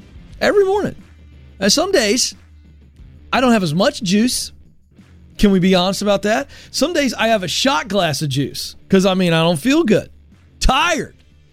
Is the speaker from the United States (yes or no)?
yes; Virginia, United States; because I grew up in Virginia where there was a 7-Eleven on every corner